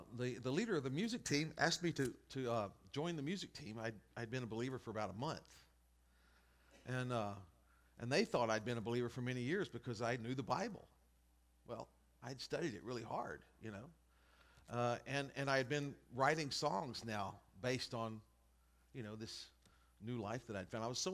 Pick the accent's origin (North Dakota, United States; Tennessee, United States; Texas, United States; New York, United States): Texas, United States; Vidor; I was expecting the kind of religious spirits that I saw growing up in Vidor.